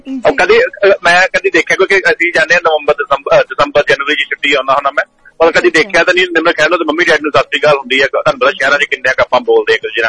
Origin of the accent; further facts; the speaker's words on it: Batala, Punjab, India; ਤੇ ਤਾਂ ਮਸ਼ਹੂਰ ਹੈ ਜੀ ਬਟਾਲਾ। ਪਤਾ ਨੀ ਮਸ਼ਹੂਰ ਹੈ ਕਿ ਨਹੀਂ, ਪਰ ਮੇਰੇ ਲਈ ਮਸ਼ਹੂਰ ਹੈ ਜੀ, ਮੇਰਾ ਜਨਮ ਉੱਥੇ ਆਇਆ, ਮੇਰਾ ਬਚਪਨ ਬੀਤਿਆ ਉੱਥੇ, ਮੇਰੇ ਲਈ ਬਹੁਤ ਮਸ਼ਹੂਰ ਹੈ